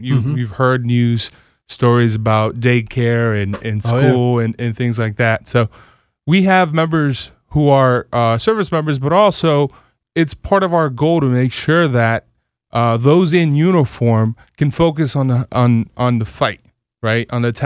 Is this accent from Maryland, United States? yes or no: yes; Silver Spring, Maryland, United States; I'm one of those rare locals, so I grew up here in Silver Spring, Maryland.